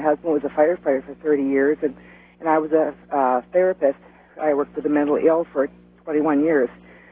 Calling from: Big Lake, Minnesota, United States; Hi, this is … I'm from Big Lake, Minnesota.

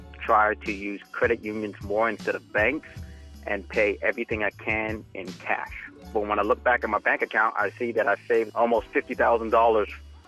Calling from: Houston, Texas, United States; I'm calling from Houston, Texas.

